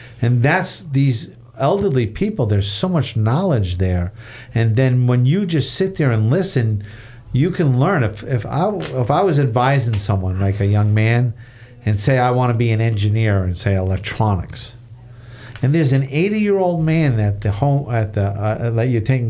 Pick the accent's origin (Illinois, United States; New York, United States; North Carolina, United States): New York, United States; Long Island; From my hometown in Long Island.